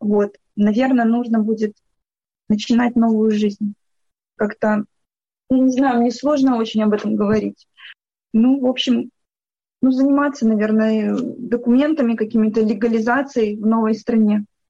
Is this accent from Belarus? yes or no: yes; Grodno, Grodno Region, Belarus; now in Minsk, Belarus; в родном городе, откуда я родом, в Гродно